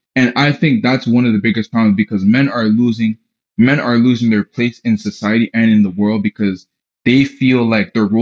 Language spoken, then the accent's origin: English; Guinea; I come from a very traditional Muslim family. I come from Guinea, West Africa. So I go back home relatively a lot.